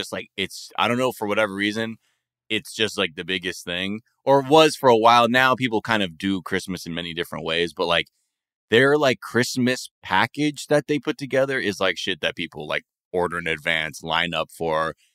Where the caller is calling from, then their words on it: Japan; Yeah, I'm recording from Japan right now, so I can tell you this as a matter of fact.